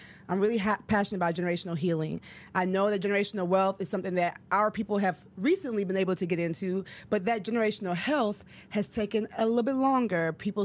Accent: Chicago, Illinois, United States; I grew up in Chicago. My family's from Ghana, West Africa.

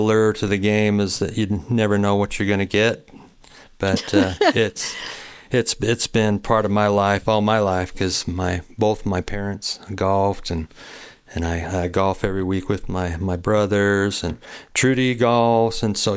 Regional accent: Brigham City, Utah, United States; I always joke about being a snot-nosed kid from Brig

